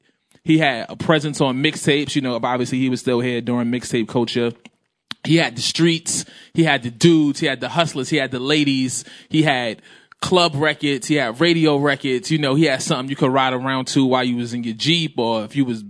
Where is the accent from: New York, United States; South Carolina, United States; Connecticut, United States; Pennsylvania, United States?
New York, United States; Brooklyn; I grew up in Brooklyn again, and just, like, Brooklyn MCs for me is something.